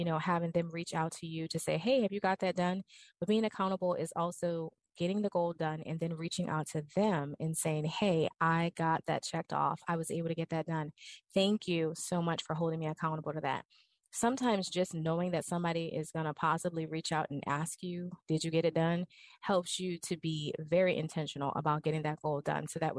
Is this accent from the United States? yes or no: yes; New Orleans, Louisiana, United States; And so I'm from New Orleans and I like to cook red beans and rice.